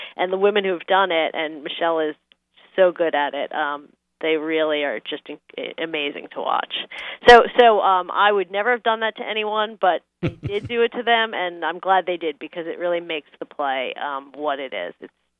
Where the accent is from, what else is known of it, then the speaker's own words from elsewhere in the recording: Brooklyn, New York, United States; I've never, you know, I'm from Brooklyn. I've been to New Hampshire.